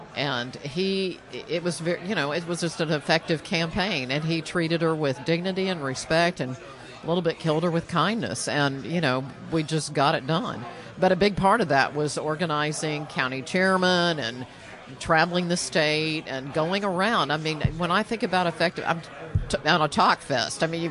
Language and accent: English; Texas, United States; I miss it desperately because I'm a Texan through